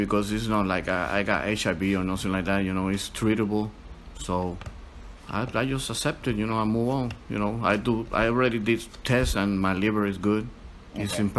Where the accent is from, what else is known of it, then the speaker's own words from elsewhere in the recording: Puerto Rico; now in Chicago, United States; I'm Puerto Rican, 47 years old. I came from Puerto Rico to Chicago to a rehab.